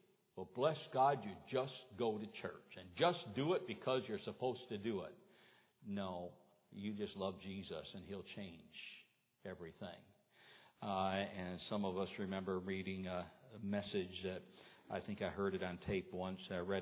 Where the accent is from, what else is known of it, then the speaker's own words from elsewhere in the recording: United States; Now, I'm American, praise the Lord.